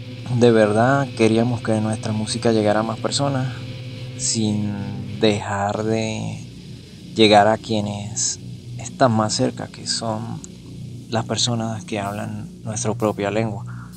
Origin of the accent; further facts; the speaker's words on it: Venezuela; first language Spanish; todos sabemos que aquí en Venezuela nuestra lengua natal es el castellano.